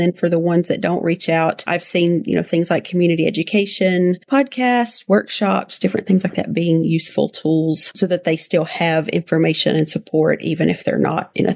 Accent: Virginia, United States; now in Texas, United States; So I had actually been contacted by an organization in Virginia, which is my home state. I live in Texas.

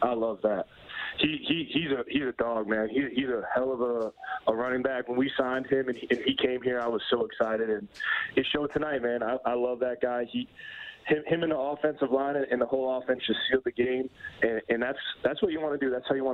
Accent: Connecticut, United States; We're both from Connecticut, so we live close together.

